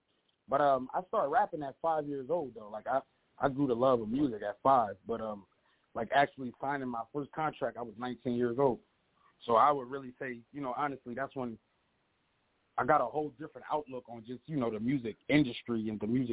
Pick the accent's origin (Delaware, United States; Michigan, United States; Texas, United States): Delaware, United States; Wilmington; I come from Wilmington, Delaware. We the first state, for those who don't know.